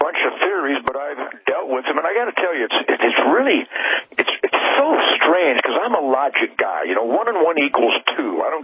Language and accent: English; Michigan, United States; my state, my original home and birth state of Michigan